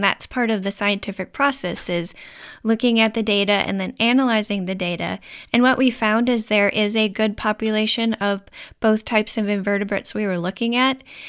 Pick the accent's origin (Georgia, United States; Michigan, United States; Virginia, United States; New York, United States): Michigan, United States; Traverse City; And whenever I said I was from Traverse City, Michigan, ooh, you're from Traverse City.